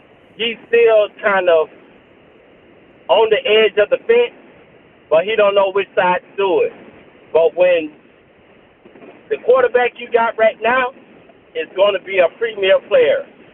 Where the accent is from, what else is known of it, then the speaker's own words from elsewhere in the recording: Miami, Florida, United States; Because, like I told you, I'm from Miami. I'm not a Dolphin fan